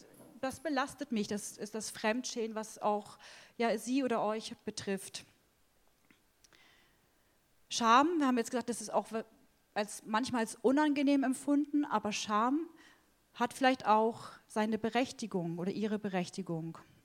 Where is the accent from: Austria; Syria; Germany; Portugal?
Germany; Es gibt Bereiche für, als Deutsche, für die ich mich vielleicht schäme, für meine Nation.